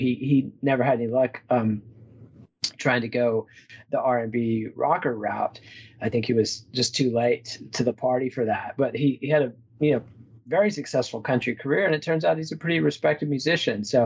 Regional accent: Texas, United States; which I picked because I'm from the Texas Panhandle and there aren't many songs about Amarillo.

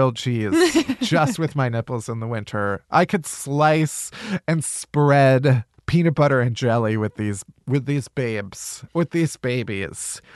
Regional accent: Midwest, United States; That's how you know I'm a Midwesterner.

